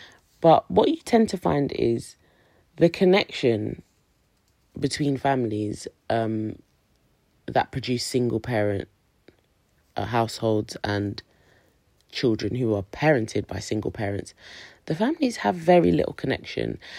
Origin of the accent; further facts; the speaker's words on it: London, United Kingdom; I'm from South London, and I'm black.